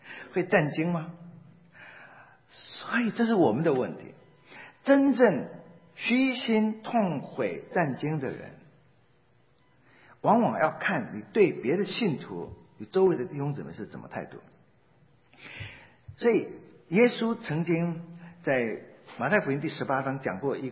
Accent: China; 这对我们中国人啊，这句话很唐突而且很冒犯的

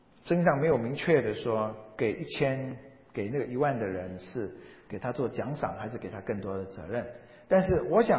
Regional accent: China; 所以我们中国人有一种说法，不做不错，少做少错

